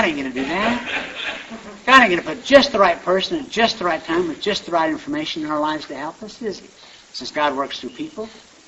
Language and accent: English; Orem, Utah, United States; I said, well, I grew up in Orem, Utah.